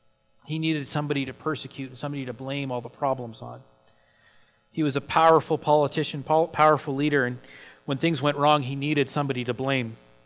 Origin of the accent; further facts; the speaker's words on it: Canada; if anyone ever asked us where we were from, I would answer that I'm from Canada.